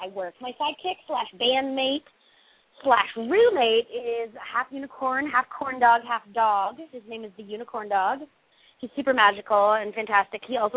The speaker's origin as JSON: {"language": "English", "town": "San Francisco", "region": "California", "country": "United States", "said": "But I'm from San Francisco, so I'm like a total Chinese food snob, you know."}